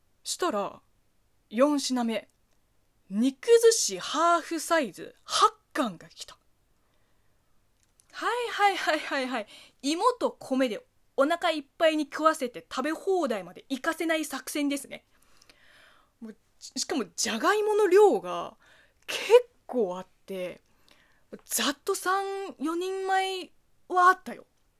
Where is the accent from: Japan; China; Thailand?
China; Japanese is a second language; こんばんは、職業中国人の … です。この番組は中国生まれ中国育ちの私 … がリスナーさんの質問に答えていく Q&A 形式のラジオでございます。